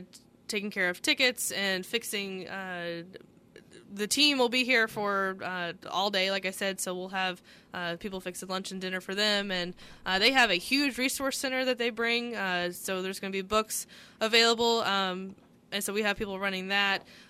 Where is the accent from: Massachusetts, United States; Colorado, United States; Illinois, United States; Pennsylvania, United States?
Illinois, United States; West Salem; I'm from West Salem originally.